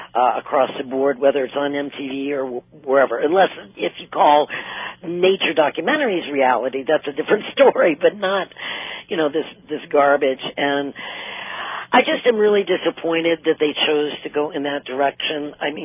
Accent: Cleveland, Ohio, United States; I grew up in Cleveland, Ohio, and … were big, very popular band when I was growing up.

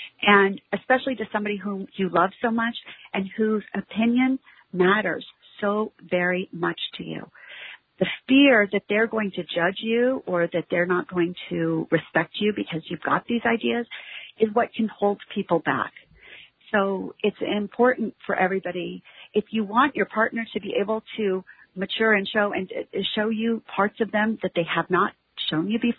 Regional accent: Houston, Texas, United States; I grew up outside of Houston. My dad still lives here.

